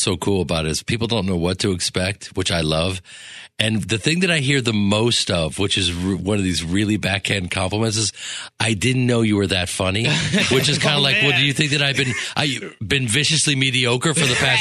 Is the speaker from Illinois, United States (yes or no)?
yes; Chicago, Illinois, United States; I'm just a guy from the Midwest. I'm from Chicago. I'm a grinder. I've worked hard my whole life.